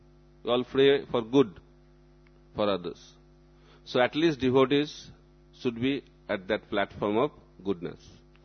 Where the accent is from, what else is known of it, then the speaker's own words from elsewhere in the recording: West Bengal, India; Because I am from Bengal. In Bengal, Kali is very famous.